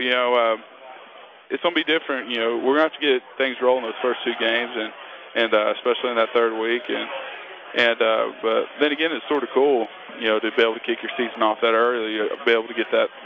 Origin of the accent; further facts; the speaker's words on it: Noble, Oklahoma, United States; Where I grew up in Noble, it's about 6 minutes away from OU's University or from the field.